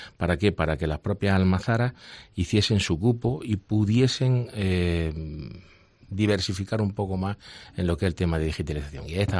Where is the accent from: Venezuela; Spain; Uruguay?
Spain; Úbeda, Andalusia; aproximadamente hace unos 10 años, que fue cuando nos trasladamos a Úbeda, porque yo soy de Úbeda